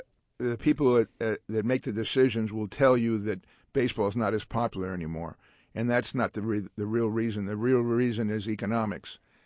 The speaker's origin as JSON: {"language": "English", "town": "San Francisco", "region": "California", "country": "United States", "tie": "born or raised there", "said": "I mean, I grew up in San Francisco. I wanted to stay around here"}